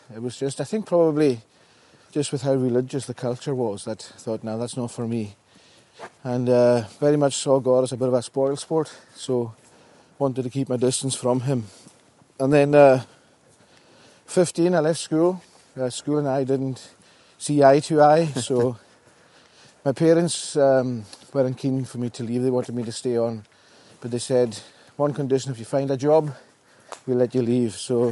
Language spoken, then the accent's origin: English; Stornoway, Scotland, United Kingdom; And so I was born and brought up in Stornoway.